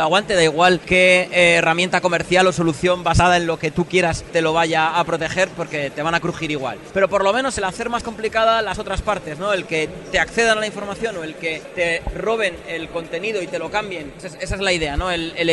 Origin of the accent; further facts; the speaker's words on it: Logroño, La Rioja, Spain; now in Madrid, Spain; Bueno, vivo en Madrid, pero soy del norte de España, una ciudad pequeña que se llama Logroño